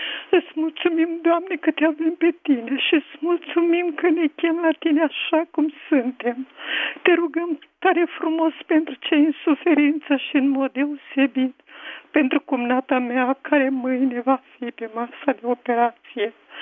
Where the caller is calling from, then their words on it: Olt County, Romania; Sunt din Olt